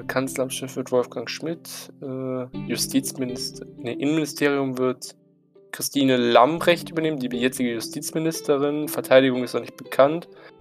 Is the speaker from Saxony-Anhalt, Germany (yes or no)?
no; North Rhine-Westphalia, Germany; dann in NRW ist es auf jeden Fall mal die braune Tonne, oder zumindest da, wo ich herkomme, ist es die braune Tonne.